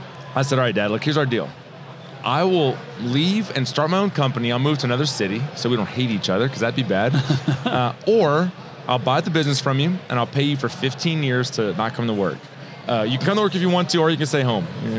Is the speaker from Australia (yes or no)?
no; Baton Rouge, Louisiana, United States; Yeah, so I'm from Baton Rouge, Louisiana.